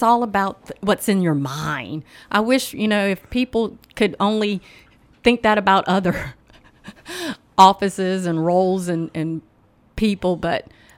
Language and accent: English; Baton Rouge, Louisiana, United States; Yes, proud Baton Rouge native. I love Louisiana, and I love the state that we're becoming.